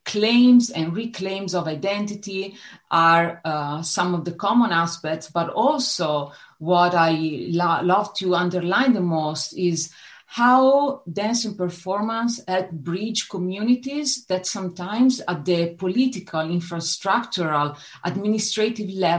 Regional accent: Italy; English is a second language; moved away as an adult; also born or lived in London / France / Switzerland / Los Angeles; I'm originally from Italy, and I lived in different countries and continents, and all of that for dance. I moved to London to study contemporary dance when I was 18. Then I moved to France to dance and study there. Then I moved back to Italy, then to Switzerland.

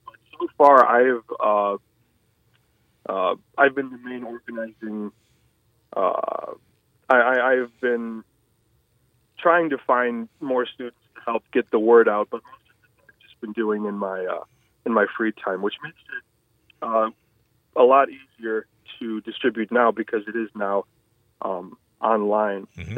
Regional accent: Valparaiso, Indiana, United States; I'm from Valpo, and I went to Valparaiso High School, and I was in jazz at the high school for about 4 years there

